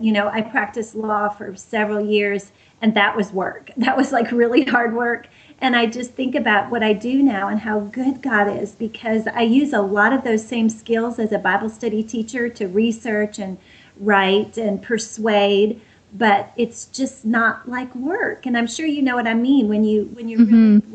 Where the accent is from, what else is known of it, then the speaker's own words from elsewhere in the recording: Texas, United States; born there; because we are from Texas. I was born in Texas. Went to Baylor and SMU Law School.